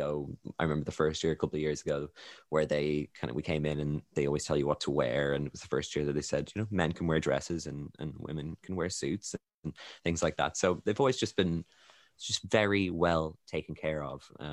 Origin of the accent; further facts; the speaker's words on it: Ireland; I'm Irish, no. It's beside Britain.